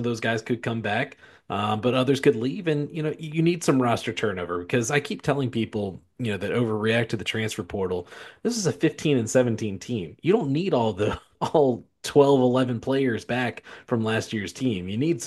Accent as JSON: {"language": "English", "town": "Richmond", "region": "Virginia", "country": "United States", "said": "I'm from the Richmond area. And, he went to St. Chris. I went to Trinity, so there were rival high schools there."}